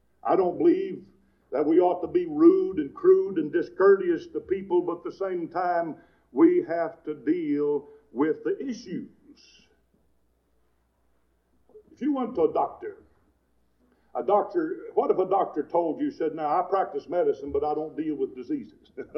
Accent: Kentucky, United States; I remember growing up in Eastern Kentucky that my grandpa had a horse that I could never catch.

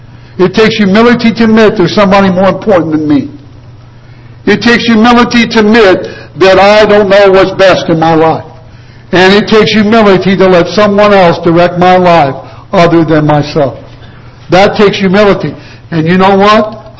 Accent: United States; But the great freedoms and liberties I have are not because I'm an American.

